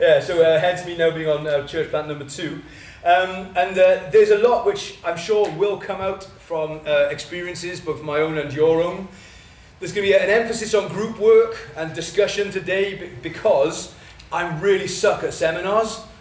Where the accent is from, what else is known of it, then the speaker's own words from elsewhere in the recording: Wales, United Kingdom; But I'm Welsh. We can't help it.